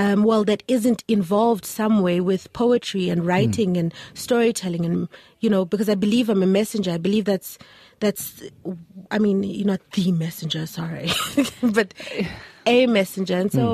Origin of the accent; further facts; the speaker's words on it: South Africa; also born or lived in Windhoek, Namibia; In South Africa, and then we lived in Windhoek for a bit, and then we came back when political prisoners were kind of freed. But at first, I kind of couldn't speak English